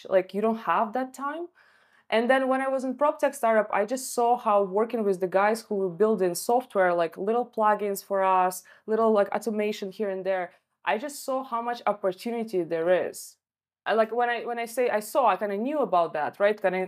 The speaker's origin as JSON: {"language": "English", "country": "Russia", "second_language": "English", "moved": "as an adult", "lives_now": "Canada", "said": "I moved to Canada from Russia partially because I know that here there are more opportunities for the profession"}